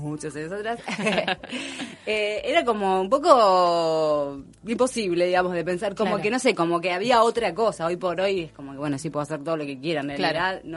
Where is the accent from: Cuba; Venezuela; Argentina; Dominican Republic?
Argentina; Arteaga, Santa Fe; Como sabés que yo soy del interior, sí, también, ¿no? Soy de Arteaga, que es un pueblo que está en Santa Fe, está más o menos a 100 kilómetros de Rosario.